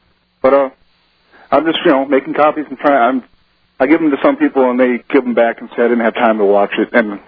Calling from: Wisconsin, United States; Wisconsin, Alex.

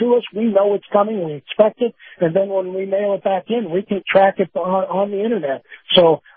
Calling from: Florida, United States; in Arapica, Florida.

